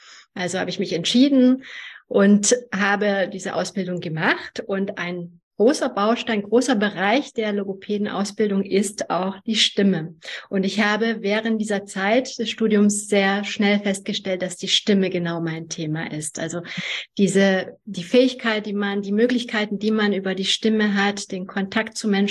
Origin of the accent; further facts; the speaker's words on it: Germany; German is a second language; also born or lived in Hungary; Und ich bin in Ungarn geboren. Ich war 7 Jahre alt, als ich nach Deutschland gekommen bin, wurde in die 2. Klasse eingeschult und konnte kein Wort Deutsch.